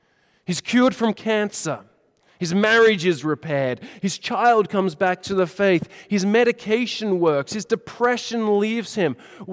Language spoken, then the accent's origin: English; Australia; If you're not Dutch here, I'm not Dutch, I'm Australian, but it goes back in my genes.